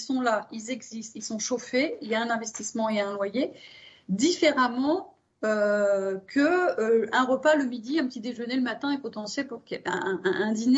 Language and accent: French; Hauts-de-France, France; on l'a vu bien dans le nord de la France, ma région d'origine